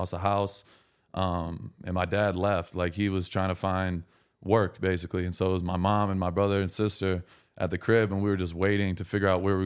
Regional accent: Lapeer, Michigan, United States; I'm originally from Lapeer, Michigan, out in the country, like right outside of Flint, Michigan. Super country town.

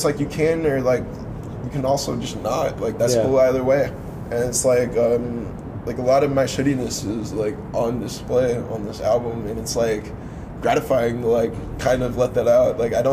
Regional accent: Carlsbad, California, United States; I grew up in Carlsbad.

